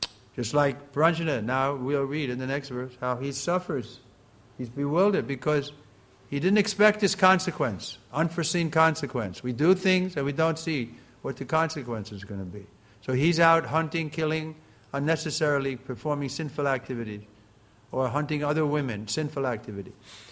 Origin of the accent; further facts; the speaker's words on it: Long Island, New York, United States; born there; I was born here in Long Island, New York, 1941. I've seen America, how it's changed.